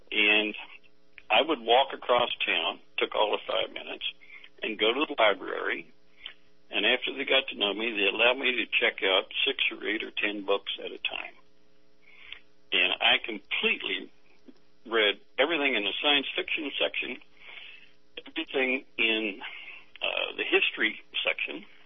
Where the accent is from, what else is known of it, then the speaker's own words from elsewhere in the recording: Lewisburg, United States; growing up in Lewisburg, which is a drop-dead gorgeous little town, we had an old brick library